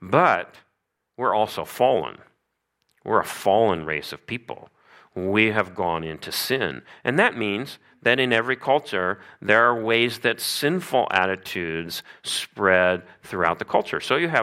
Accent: Missouri, United States; that's probably a good experience for me to have growing up in Missouri and not experiencing much cross-culturally.

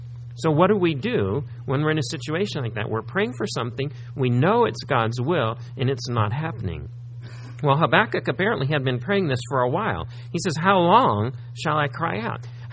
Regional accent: Missouri, United States; When we were young, and growing up in Missouri, we liked to play football in the snow.

